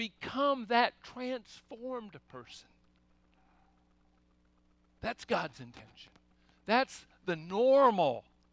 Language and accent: English; Seattle, Washington, United States; he was from Texas and I was from Washington.